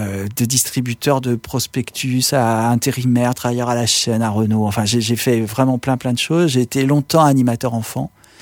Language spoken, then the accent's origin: French; Paris, Île-de-France, France; born there; Et autrement, je suis né à Paris.